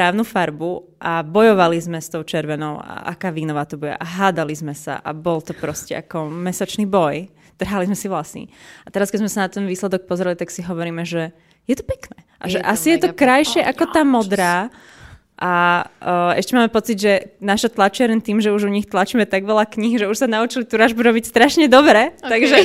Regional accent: Piešťany, Trnava Region, Slovakia; Prišla som vlakom z Piešťan.

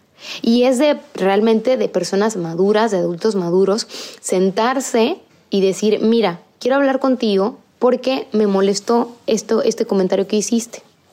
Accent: Mexico; Yo, por ejemplo, que soy de México

